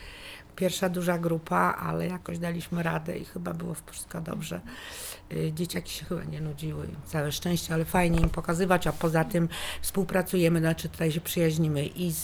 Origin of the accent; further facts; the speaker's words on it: Masovian Voivodeship, Poland; Też wychowałam się w domu z ogrodem pod Warszawą.